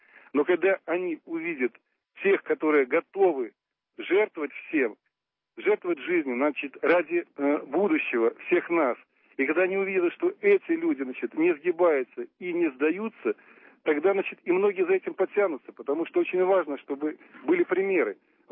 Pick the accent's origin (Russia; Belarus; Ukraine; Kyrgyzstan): Belarus